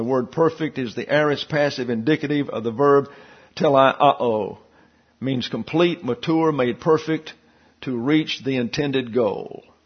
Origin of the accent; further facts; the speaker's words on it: Alabama, United States; I'm from a little town in South Alabama. It was Nirvana growing up in the 1950s.